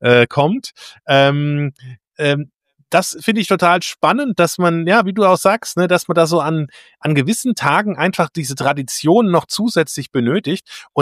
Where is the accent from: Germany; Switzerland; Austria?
Germany; Saarland; aus meiner Heimat, dem Saarland